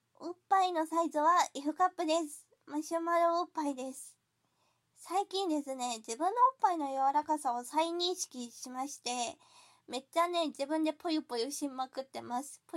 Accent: Kanto, Japan; born there; 年齢は20代前半です。生まれは関東の海なし県です。

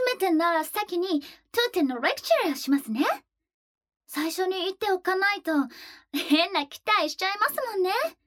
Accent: United States; Japanese is a second language; now in Japan; 在日アメリカ人ですけど、日本語いっぱい捨てりしました。ちょっと言葉下手だけど許してほしいです。

